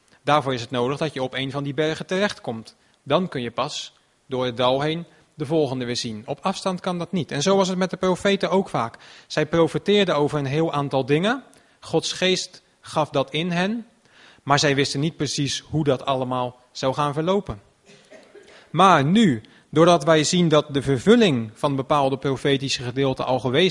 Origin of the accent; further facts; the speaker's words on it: Rotterdam, South Holland, Netherlands; ik kom uit Rotterdam, ik ben een burger van Rotterdam.